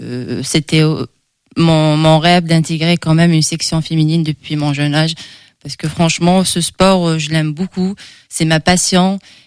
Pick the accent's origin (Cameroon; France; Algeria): Algeria; Bouira, Bouira Province; born there; Alors, je suis née en Algérie, dans une petite ville proche de la capitale, Alger, donc, qui s'appelle Bouira. Donc cette ville, elle est connue par ses montagnes. Et puis, on n'a pas beaucoup d'habitants, c'est environ 500 000 habitants